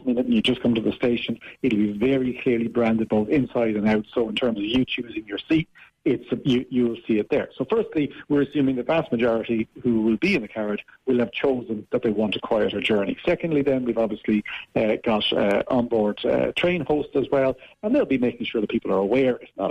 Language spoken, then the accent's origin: English; Dublin, Leinster, Ireland; my mother's from Cork and I'm from Dublin